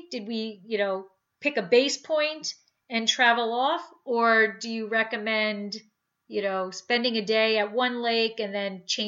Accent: New Jersey, United States; because we're originally from New Jersey

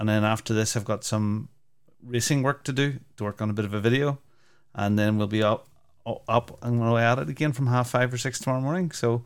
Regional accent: Cork, Munster, Ireland; How's it going, boy? I'm from Cork. How you doing?

